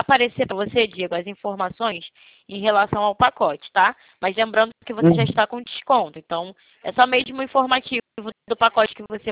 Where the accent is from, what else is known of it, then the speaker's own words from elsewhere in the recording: Rio de Janeiro, Brazil; Eu sou do Rio de Janeiro, tá?